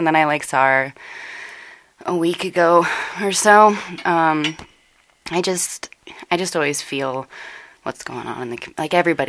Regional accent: Kansas, United States; I grew up, until I was 15, I grew up on a wheat farm in the middle of Kansas.

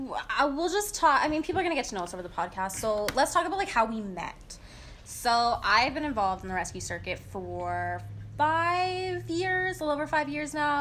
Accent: Alberta, Canada; And then we want to research the Canadian crimes because we're both Canadian. We grew up, you know, in Alberta.

